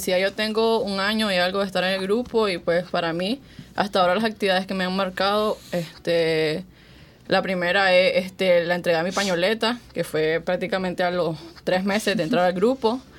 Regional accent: Matagalpa, Nicaragua; Bueno, yo soy de Matagalpa

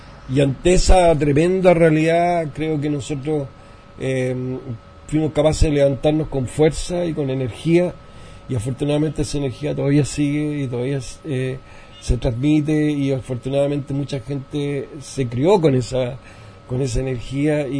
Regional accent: San Joaquín, Santiago Metropolitan Region, Chile; also born or lived in San Miguel; yo soy nacido y criado en San Joaquín. Entonces, para mí las calles, los barrios, San Joaquín, aunque haya sido después, nacimos en San Miguel, después fuimos en San Joaquín

